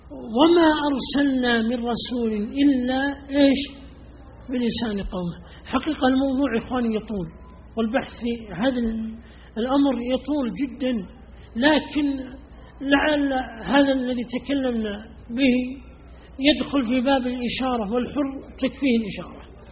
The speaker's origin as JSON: {"language": "Arabic", "town": "Riyadh", "region": "Riyadh Province", "country": "Saudi Arabia", "said": "عندنا في الرياض"}